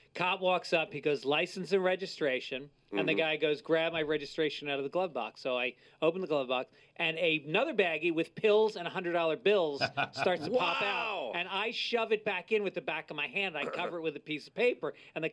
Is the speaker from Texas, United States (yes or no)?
no; New York, United States; moved away as an adult; I grew up in New York, and I've been here for 25 years. I'm soft.